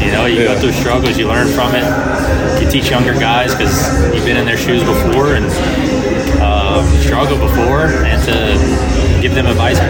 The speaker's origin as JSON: {"language": "English", "town": "Baton Rouge", "region": "Louisiana", "country": "United States", "said": "Yeah, I'm from Baton Rouge in Louisiana."}